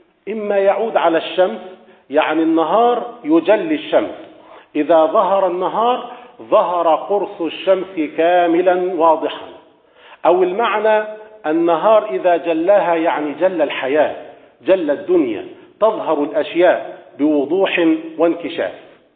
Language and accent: Arabic; Upper Egypt, Egypt; كلمة مستعملة حتى عندنا في الصعيد في مصر